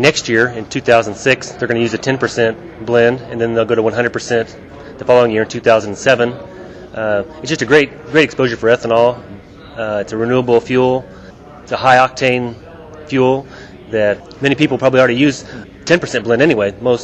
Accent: Illinois, United States; I'm from East Central Illinois. I live in the Tuscola area.

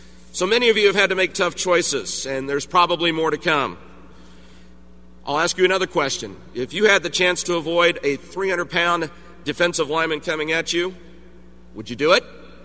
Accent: Kansas, United States; my home state of Kansas

